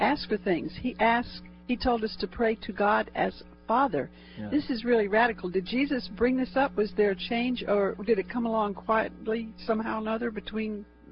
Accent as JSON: {"language": "English", "town": "Gulf Breeze", "region": "Florida", "country": "United States", "said": "I'm from Gulf Breeze, Florida."}